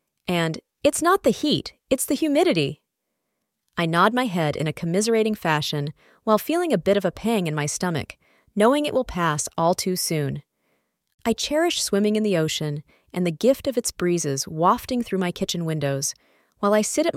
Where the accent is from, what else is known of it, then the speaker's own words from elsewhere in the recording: Connecticut, United States; occasionally go crabbing off the causeway near the borough of Fenwick, an elite partition of my hometown, where Katharine Hepburn lived in her imposing and isolated house on the Long Island Sound.